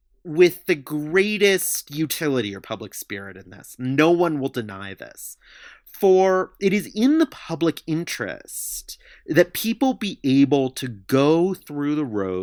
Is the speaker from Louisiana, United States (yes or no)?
no; New York City, New York, United States; Yeah. I mean, look, I grew up in New York City. It's a big problem now.